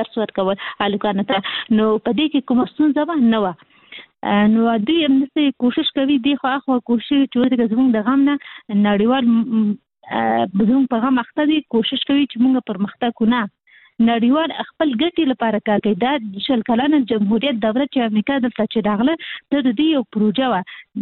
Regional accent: Kabul, Afghanistan; زموږ مرکز موږ خاصي د کابل یو

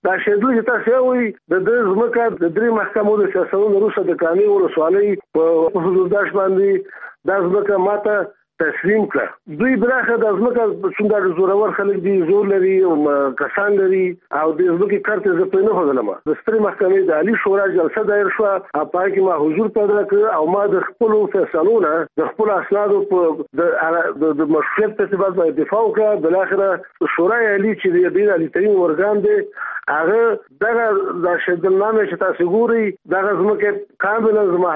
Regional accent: Nangarhar, Afghanistan; born there; زه د افغانستان د دې وطن بچی یم. زه د کامې دربنګ ولسوالۍ کې زیږېدلی یم

